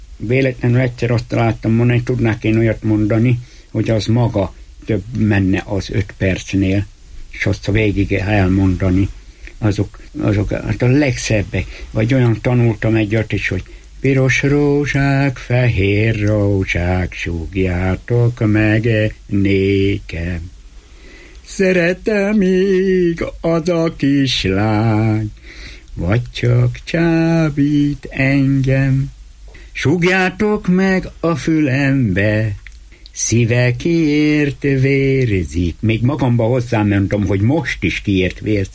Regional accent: Hernádszentandrás, Borsod-Abaúj-Zemplén, Hungary; Hernád völgyi gyereke vagyok. Szent Andráson születtem, egy kis koromtól nagy koromig benne fölcseperedtem.

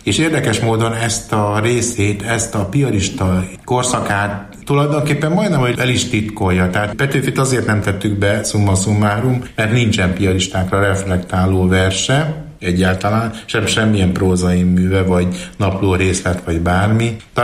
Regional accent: Gyöngyös, Heves, Hungary; born there; Hát meg én, mert én Gyöngyöshöz születtem

